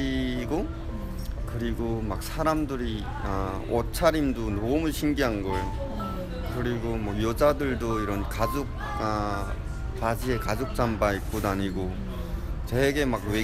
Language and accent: Korean; North Korea